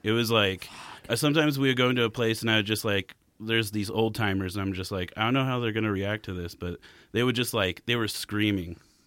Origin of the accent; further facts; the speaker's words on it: Fontana, California, United States; born there; also born or lived in Portland / Sacramento / Billings; Fontana, in San Bernardino County.